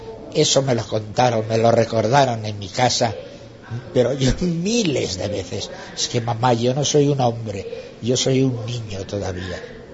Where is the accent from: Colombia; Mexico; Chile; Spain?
Spain; Bergara, Basque Country; first language Basque; Spanish is a second language; Vergara, para mí, el Vergara de ahora, tal vez sea diferente al Vergara de cuando yo era niño.